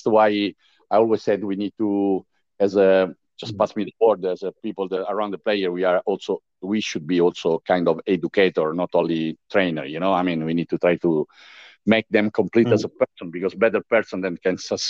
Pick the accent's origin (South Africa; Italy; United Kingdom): Italy; Rome, Lazio; English is a second language; Of course, I grew up in Rome, and the history, we breathe history every time, and there is an old city, 2,500 years old